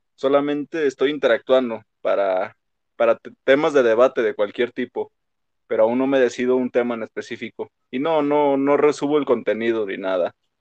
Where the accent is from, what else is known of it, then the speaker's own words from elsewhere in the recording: Zacatecas, Mexico; Yo soy de Zacatecas.